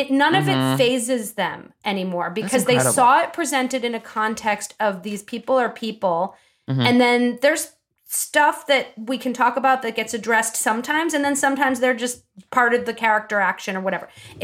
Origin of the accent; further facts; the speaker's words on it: Boston, Massachusetts, United States; I'm actually from the Boston area.